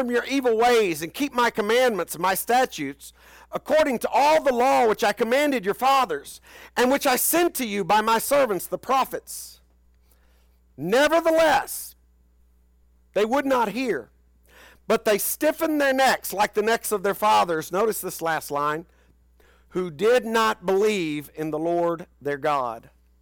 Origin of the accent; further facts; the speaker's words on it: Nashville, Tennessee, United States; born there; When I was born in Nashville, Tennessee, in St. Thomas Hospital